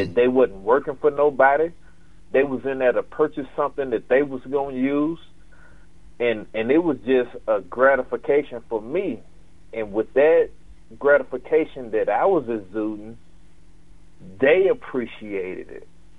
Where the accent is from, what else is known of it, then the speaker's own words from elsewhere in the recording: Chattanooga, Tennessee, United States; And then I told them, you know, I told them who I was. … from Chattanooga.